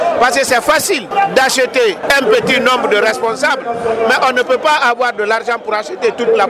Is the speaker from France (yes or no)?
no; Guinea; Mais puisque nous sommes tous des Guinéens, nous nous battons pour le progrès de la Guinée.